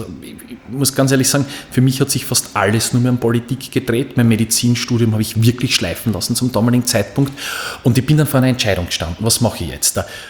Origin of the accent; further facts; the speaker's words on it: Hitzendorf, Styria, Austria; in Hitzendorf, wo ich herkomme, das ist meine Heimatgemeinde Hitzendorf in Graz Umgebung